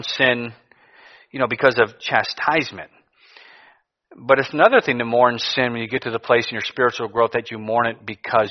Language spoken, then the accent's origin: English; Cleveland, Ohio, United States; I grew up in Cleveland. I was never thinking one day, hey, I want to go live in the jungle.